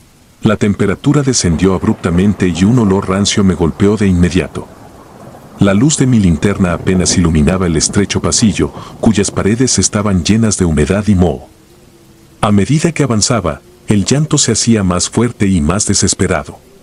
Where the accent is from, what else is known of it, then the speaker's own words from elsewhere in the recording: Buenos Aires, Argentina; tengo 39 años y soy de Buenos Aires.